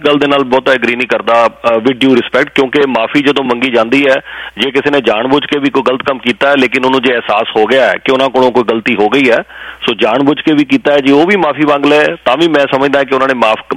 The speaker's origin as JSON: {"language": "Punjabi", "region": "Chandigarh", "country": "India", "tie": "born there", "also_born_or_lived": "Jalandhar", "said": "ਮੇਰਾ ਜਨਮ ਚੰਡੀਗੜ੍ਹ ਦਾ, ਲੇਕਿਨ ਸਾਡਾ ਪਿੰਡ ਤੋਂ ਹੁਸ਼ਿਆਰ, ਹਾਂਜੀ ਸਾਡਾ ਪਿੰਡ ਸਿਮਰਨ ਜੀ ਹੁਸ਼ਿਆਰਪੁਰ ਜ਼ਿਲ੍ਹੇ 'ਚ ਹੈ"}